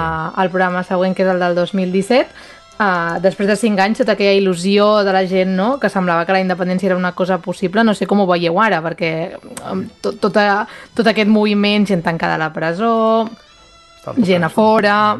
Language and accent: Catalan; Girona, Catalonia, Spain; jo ho deia com a gironina